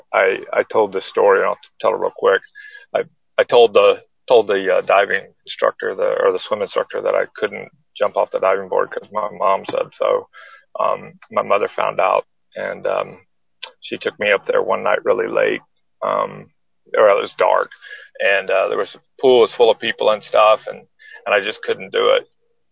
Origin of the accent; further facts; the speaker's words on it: Victorville, California, United States; born there; So I was born in Victorville, California. My father was in the Air Force.